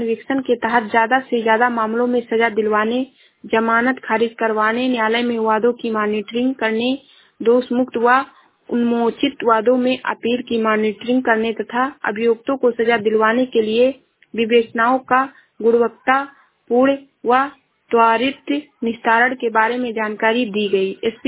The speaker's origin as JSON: {"language": "Hindi", "town": "Basti", "region": "Uttar Pradesh", "country": "India", "said": "मैं जिलावस्ती से हूँ।"}